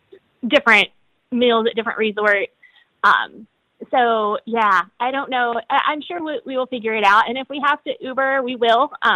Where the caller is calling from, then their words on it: Bentonville, Arkansas, United States; We're calling from Bentonville, Arkansas.